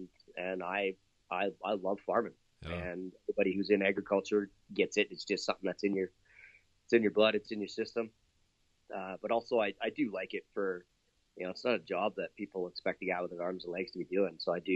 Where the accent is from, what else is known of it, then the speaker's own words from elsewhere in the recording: Alberta, Canada; So, yeah, I'm from Canada, southern Alberta, about an hour south of Calgary.